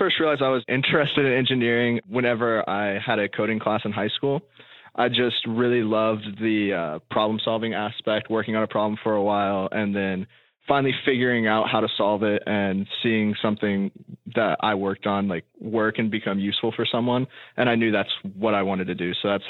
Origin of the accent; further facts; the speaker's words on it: Florida, United States; now in Cincinnati, United States; I'm originally from Florida, and I'm here because I love developing software.